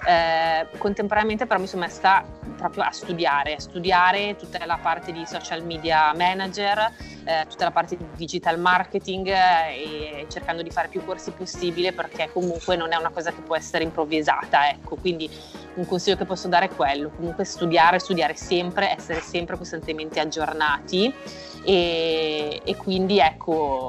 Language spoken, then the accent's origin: Italian; Gorgonzola, Lombardy, Italy; siamo di Gorgonzola, abbiamo appena preso il patentino del drone